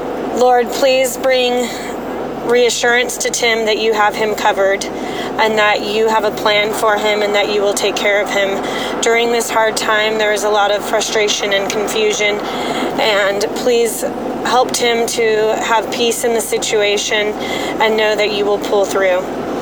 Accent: Prescott Valley, Arizona, United States; I'm from Prescott Valley, Arizona

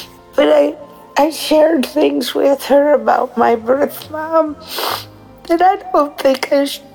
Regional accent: Newburgh, Indiana, United States; calling from, and I'm from Newburgh, Indiana, but I'm at Beaver Island right now.

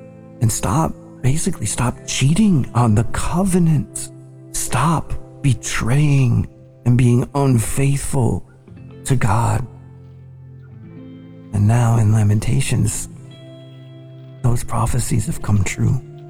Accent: United States; we remember national tragedies and commemorate them in my home country, the United States.

